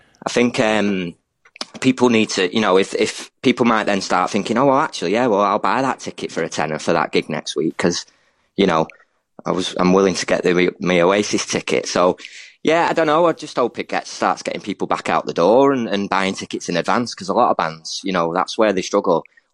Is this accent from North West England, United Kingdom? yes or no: yes; Manchester, North West England, United Kingdom; I'm from Manchester and I'm in a band